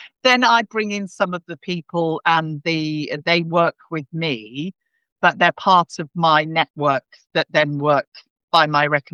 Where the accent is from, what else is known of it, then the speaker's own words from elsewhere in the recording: United Kingdom; I'm a British woman.